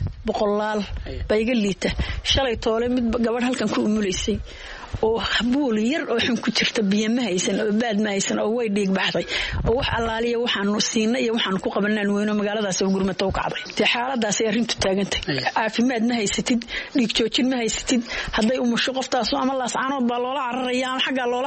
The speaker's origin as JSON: {"language": "Somali", "country": "Somalia"}